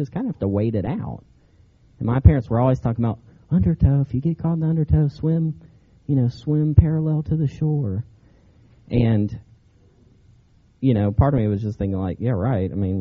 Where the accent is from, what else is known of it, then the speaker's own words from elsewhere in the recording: North Carolina, United States; I'm from North Carolina. Where I grew up was about 2 hours from the beach